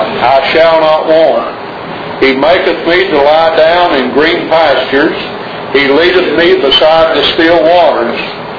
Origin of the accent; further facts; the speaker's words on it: Kentucky, United States; But I was raised in eastern Kentucky. I was born in February 5th, 1953 in southeastern Kentucky Baptist Hospital.